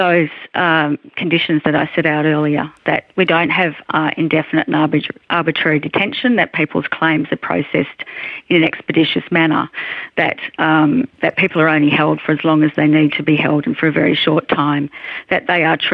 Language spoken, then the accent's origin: English; Australia; As an Australian citizen, I'm ashamed of our government's policy regarding asylum seekers.